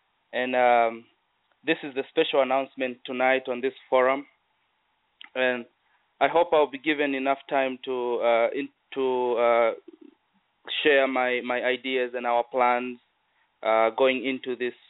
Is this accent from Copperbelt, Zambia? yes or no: no; Southern Province, Zambia; moved away as an adult; now in Dallas, United States; I am from Southern Province, and I went to Kalomo High School.